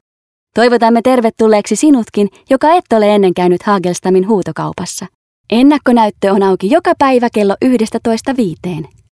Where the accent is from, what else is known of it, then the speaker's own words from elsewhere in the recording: Helsinki, Uusimaa, Finland; olen helsinkiläinen näyttelijä. Olen syntynyt vuonna 1982.